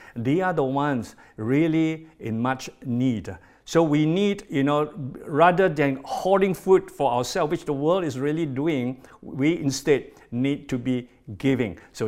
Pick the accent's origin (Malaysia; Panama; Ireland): Malaysia; We are not Malaysian by accident, but by a sovereign act of God, God has put us here in Malaysia for such a time as this.